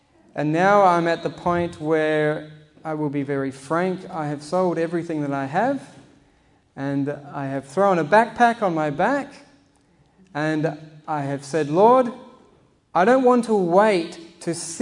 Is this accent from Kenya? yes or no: no; Australia; as you will tell very shortly, if not already, I'm from Australia.